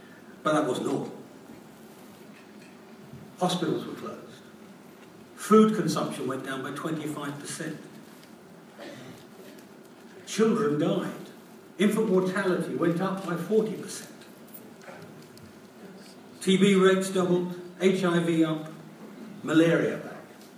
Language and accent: English; Yorkshire and the Humber, United Kingdom; I speak as a Yorkshireman